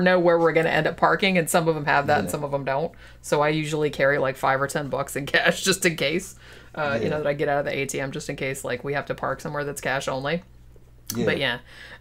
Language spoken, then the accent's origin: English; Daytona, Florida, United States; because I grew up in Daytona. If you called Deltona, which is like 20 miles away, that was the long distance.